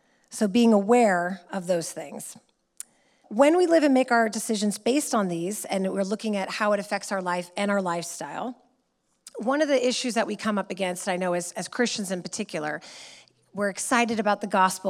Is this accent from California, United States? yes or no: yes; California, United States; I'm from California, and you've got some of these houses that they've built like on cliff sides